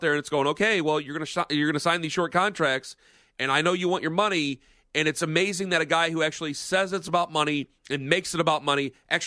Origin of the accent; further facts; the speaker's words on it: Canton, Ohio, United States; I'm from Canton, so it was always funny where I grew up 7 miles away from the Hall of Fame